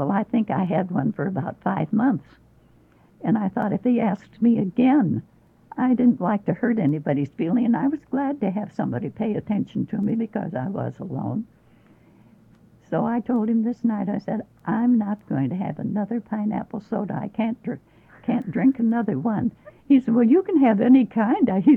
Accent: Chicago, Illinois, United States; he said, "And where are you from?" And I told him I was from Chicago.

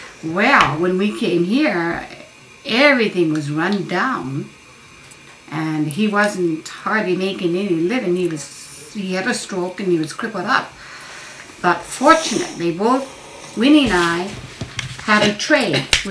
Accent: Vancouver, British Columbia, Canada; born there; also born or lived in Calgary; No, I was born in Vancouver in 1912, first of December.

